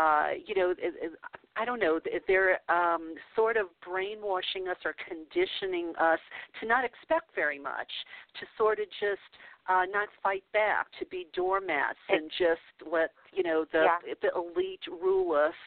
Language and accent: English; the South, United States; I grew up a Catholic in the South, and looking back on it now